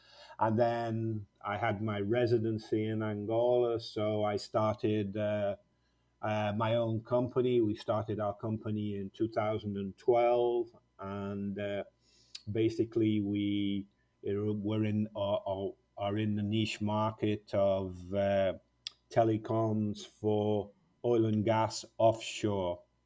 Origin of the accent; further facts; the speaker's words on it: United Kingdom; also born or lived in Brazil; I'm British, but I got married to a Brazilian, lived in Brazil most of my life. My kids are Brazilians.